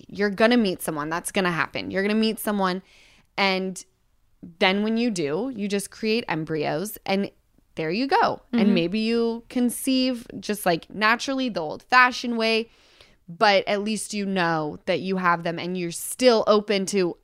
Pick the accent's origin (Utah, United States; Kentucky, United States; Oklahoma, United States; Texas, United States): Utah, United States; because I come from Utah and some of these people have 9 kids